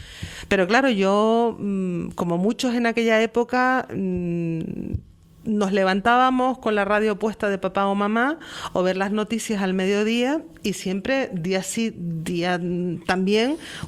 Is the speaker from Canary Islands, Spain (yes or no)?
yes; Canary Islands, Spain; para eso está nuestra representación como canarios en el Congreso de los Diputados